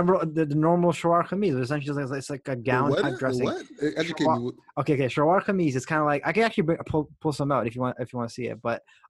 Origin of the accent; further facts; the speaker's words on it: Pakistan; Like, so I'm from Pakistan.